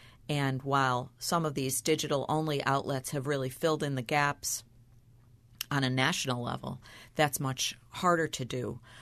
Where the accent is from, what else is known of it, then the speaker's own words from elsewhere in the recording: Buffalo, New York, United States; moved away as an adult; also born or lived in Manhattan; So I moved from Buffalo, which was my hometown, and I had been living there for many years.